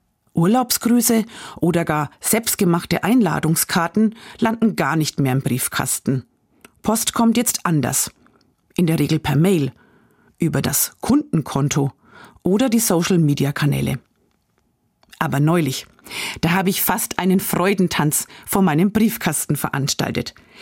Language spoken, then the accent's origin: German; Bavaria, Germany; Das Blues- und Jazz-Festival in meiner Heimatstadt, Kirchwein an jedem Wochenende in unseren fränkischen Dörfern